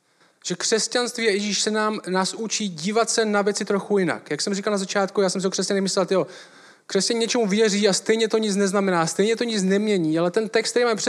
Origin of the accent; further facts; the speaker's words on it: Šumperk, Olomouc Region, Czechia; jsem ze Šumperka